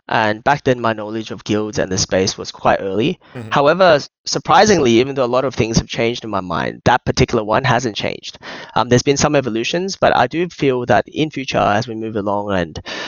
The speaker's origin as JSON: {"language": "English", "country": "Australia", "said": "But I'm originally from Australia."}